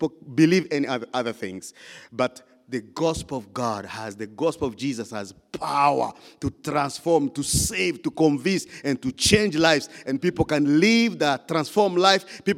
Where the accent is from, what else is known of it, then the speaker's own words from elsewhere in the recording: DR Congo; I said, my friend, you're from Somalia, I'm from Congo.